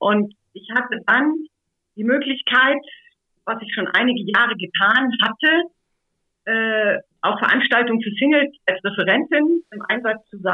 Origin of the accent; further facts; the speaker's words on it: Mecklenburg-Vorpommern, Germany; Ich bin geboren und aufgewachsen in einer Kleinstadt in Mecklenburg. Also ich sage immer, ich bin Ossi und das ganz echt.